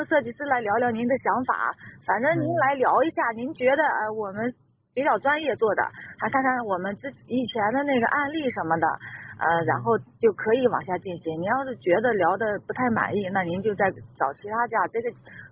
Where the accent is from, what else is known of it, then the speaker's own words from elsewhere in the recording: Zhangjiakou, Hebei, China; 我老家就张家口的